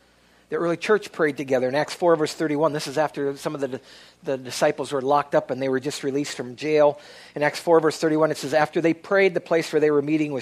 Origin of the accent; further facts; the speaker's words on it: Minnesota, United States; I said, well, I grew up in Western Minnesota, and so give me a try.